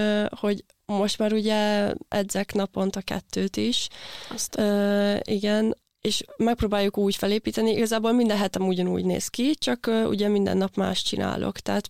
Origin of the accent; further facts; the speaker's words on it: Kecskemét, Bács-Kiskun, Hungary; mivel otthon Kecskeméten voltak ilyen gyerekversenyek